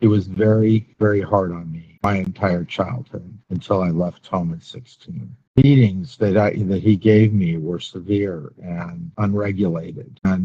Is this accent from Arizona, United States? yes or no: yes; Tucson, Arizona, United States; born there; So I was born in Tucson, Arizona.